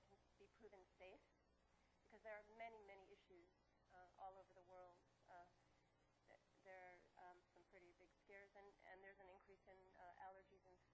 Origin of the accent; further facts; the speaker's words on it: Los Osos, California, United States; from Los Osos.